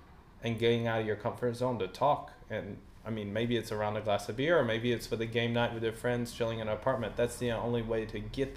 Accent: the South, United States; So I know for me as an American from the South, I only had 1 year of foreign language

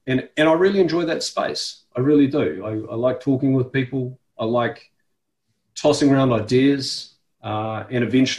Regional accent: New Zealand; Yeah, so with my background, as you said, I'm a New Zealander. I'm 40 years old

